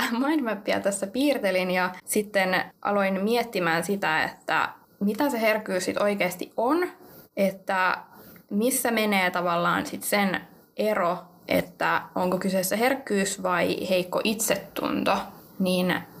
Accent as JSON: {"language": "Finnish", "region": "Central Finland", "country": "Finland", "moved": "yes", "lives_now": "Vantaa, Finland", "said": "Mä oon alun perin kotoisin tuolta Keski-Suomesta, mutta asunut sen jälkeen aika monessa eri paikassa ja tällä hetkellä pidän majaani täällä Vantaalla."}